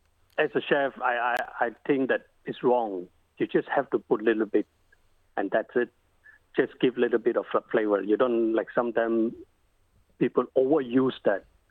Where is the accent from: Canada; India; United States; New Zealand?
India; now in Australia; This all depends where do you live, but we grew up in India, and that's what we adapted to cook the Indian style Chinese food.